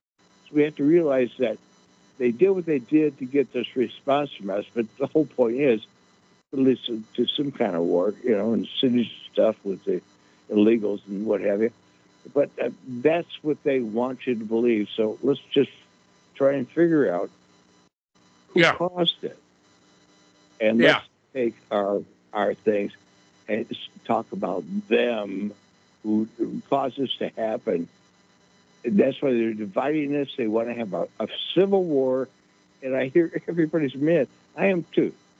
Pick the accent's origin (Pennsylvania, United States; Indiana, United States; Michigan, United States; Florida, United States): Michigan, United States; Because I'm from Michigan, you know.